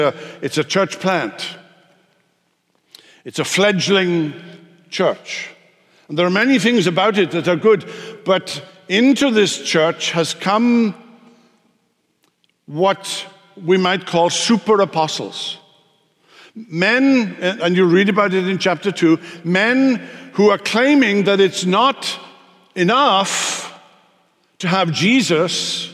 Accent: the South, United States; accent: southern; if you don't remember anything that I said because of my southern accent, I want you to remember this.

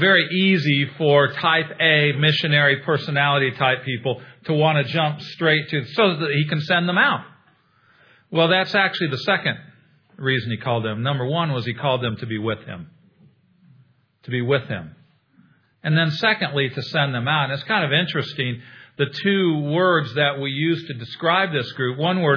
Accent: Illinois, United States; now in Atlanta, United States; I've heard about this Southern hospitality thing growing up in Illinois. We've lived in Atlanta 26 years

